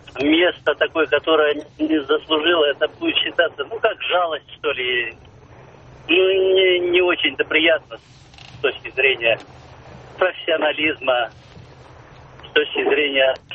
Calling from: Korolyov, Moscow Oblast, Russia; я из города Королева.

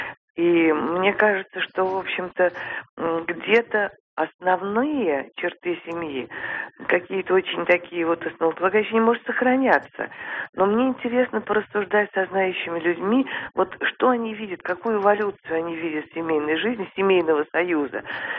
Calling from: Moscow, Russia; я звоню из Москвы.

